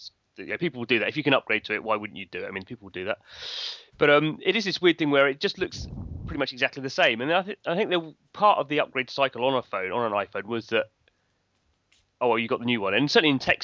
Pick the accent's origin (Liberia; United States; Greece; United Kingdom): United Kingdom; maybe it's because we're British.